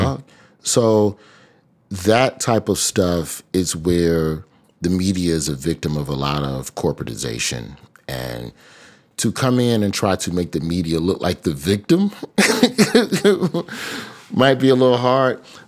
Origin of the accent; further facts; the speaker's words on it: Alabama, United States; So when you look up and like in my home state of Alabama, all printed papers have stopped delivering.